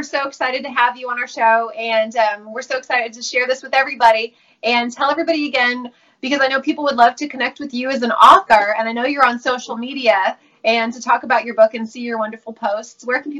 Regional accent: California, United States; I would like slowly move closer and closer to Los Angeles, just because I'm from Orange County.

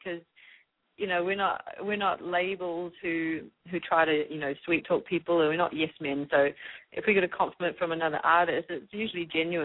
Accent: New Zealand; I grew up in New Zealand and we're very much, hold back on the compliments sometimes.

